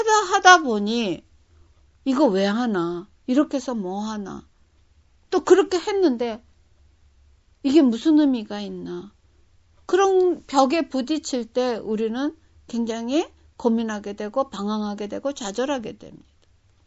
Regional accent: South Korea; now in United States; 나는 한국에서 나와서 자랐으니까 한국 사람 속에 들어가도 돼.

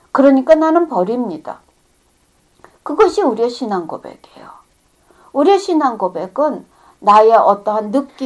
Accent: South Korea; now in United States; 우리는 지금 미국 땅에서 사니까 한국에서 태어난 사람들이 지금 미국에 와서 살고 있어요.

